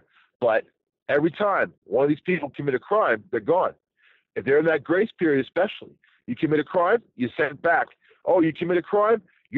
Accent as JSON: {"language": "English", "town": "New York City", "region": "New York", "country": "United States", "said": "because I'm from New York City. You know, originally Long Island, New York City, Brooklyn, Queens, Bronx"}